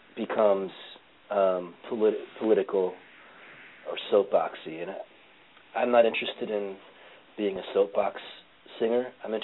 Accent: Phoenixville, Pennsylvania, United States; I remember a show that I played in our hometown, in my hometown, out in Phoenixville.

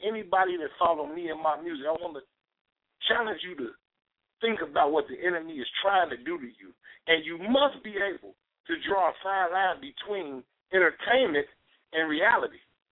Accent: Maywood, Illinois, United States; I'm from Maywood myself. I'm just a lover of the city. I love Chicago. And being from Maywood, it's 21 blocks.

